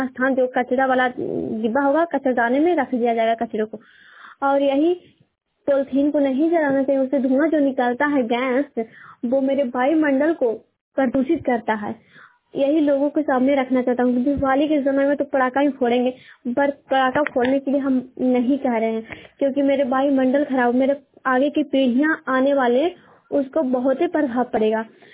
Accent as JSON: {"language": "Hindi", "town": "Hilsa", "region": "Bihar", "country": "India", "said": "मैं हिलसा पूना की निवासी हूँ।"}